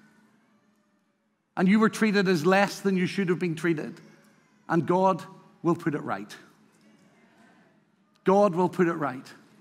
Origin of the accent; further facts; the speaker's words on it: Ireland; maybe it's because I'm from Ireland.